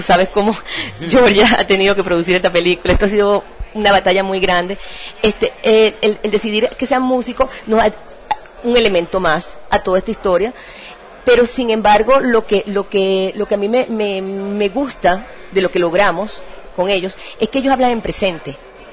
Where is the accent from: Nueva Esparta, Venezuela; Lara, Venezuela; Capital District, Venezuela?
Nueva Esparta, Venezuela; Santa Ana; yo soy de Santa Ana, que es un pueblo del centro de Margarita. Entonces, también, para nosotros, el mar no es la referencia directa